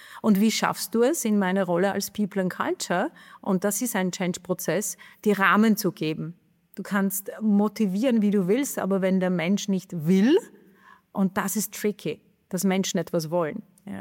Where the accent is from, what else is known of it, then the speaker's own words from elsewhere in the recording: Czechia; German is a second language; Ich bin eine Tschechin und das war eine Industriestaat.